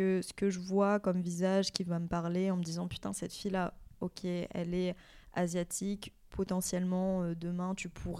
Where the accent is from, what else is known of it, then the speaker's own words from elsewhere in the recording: Vietnam; comme moi, je suis vietnamienne.